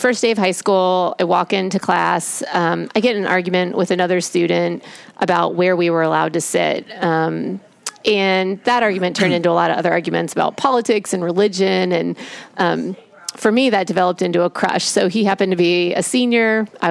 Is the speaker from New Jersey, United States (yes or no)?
no; Indianapolis, Indiana, United States; So I grew up in Indiana, in Indianapolis